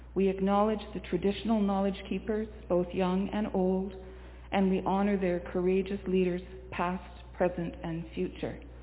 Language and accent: English; Old Massett, British Columbia, Canada; born there; I was born in Old Bassett on Haida Gwaii, the unceded territory of the Haida Nation.